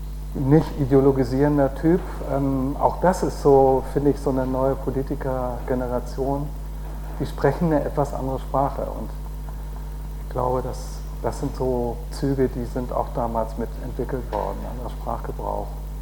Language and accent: German; Schleswig-Holstein, Germany; wie heißt der nochmal in Schleswig-Holstein? Ah, ja. Mein Heimatland